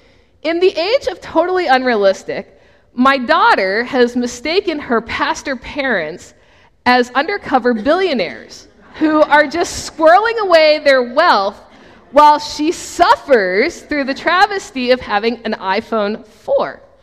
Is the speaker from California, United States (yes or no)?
no; Baltimore, Maryland, United States; this colleague had recently moved from Baltimore, my hometown, to Edmond, Oklahoma